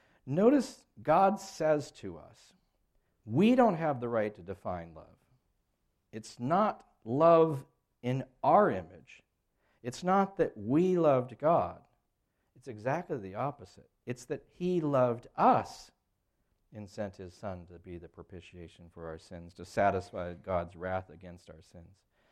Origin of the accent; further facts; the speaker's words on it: England, United Kingdom; I'm really stiff. I'm English. I don't hug like a Latin